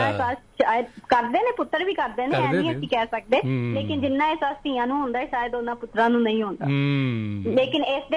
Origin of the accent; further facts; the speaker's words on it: Multan, Punjab, Pakistan; ਮੈਂ ਮੁਲਤਾਨ, ਮੇਰਾ ਤਾਲੁਕ ਮੁਲਤਾਨ